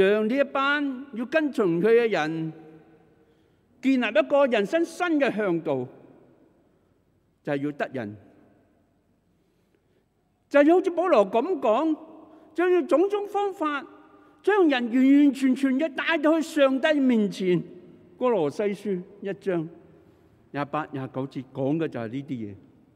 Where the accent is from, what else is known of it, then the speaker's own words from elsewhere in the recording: Tuen Mun, New Territories, Hong Kong; 我想着回屯门的，因为我在屯门大的